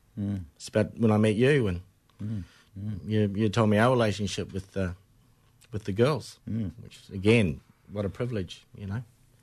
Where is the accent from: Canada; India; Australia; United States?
Australia; So as Aboriginal kids, as Gomeroi kids growing up in Moree or St George, we all learned Gari and the Nami.